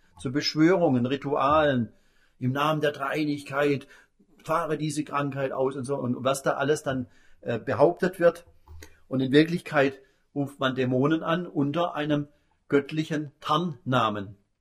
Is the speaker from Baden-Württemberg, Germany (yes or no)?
yes; Pforzheim, Baden-Württemberg, Germany; in meiner Heimatstadt Pforzheim ist sehr verbreitet